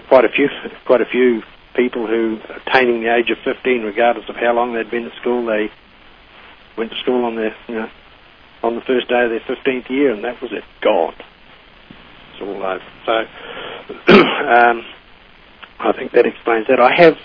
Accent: Hamilton, Waikato, New Zealand; born there; Now, I was born in Hamilton, New Zealand, on the 27th of April, 1945.

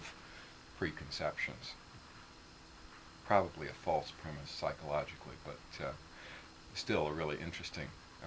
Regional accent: Missouri, United States; Well, I'm from Missouri.

